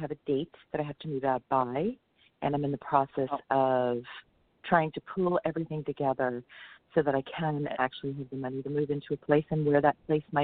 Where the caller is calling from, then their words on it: California, United States; I'm calling from Santa California.